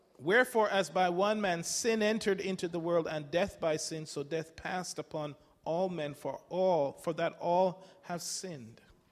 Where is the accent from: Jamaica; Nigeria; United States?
Jamaica; born there; where I was born in Jamaica, where my dad was sent to pastor